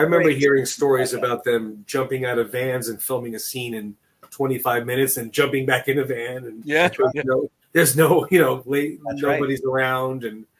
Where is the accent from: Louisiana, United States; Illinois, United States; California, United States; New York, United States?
New York, United States; New York City; And I'm not from Philadelphia. I'm originally from New York City.